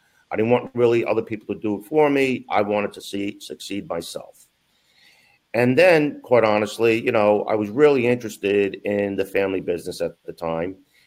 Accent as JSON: {"language": "English", "town": "Brooklyn", "region": "New York", "country": "United States", "said": "So I was originally from Brooklyn, New York. I was a very active young boy."}